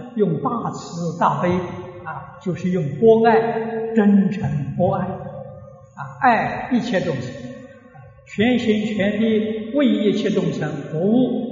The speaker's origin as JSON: {"language": "Chinese", "country": "China", "said": "我们中国人讲中庸之道啊"}